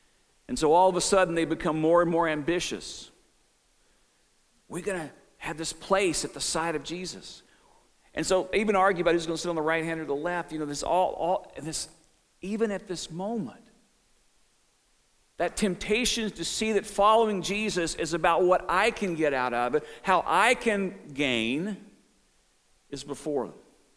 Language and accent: English; Bible Belt, United States; I grew up in the Bible Belt of the 50s, 60s, and 70s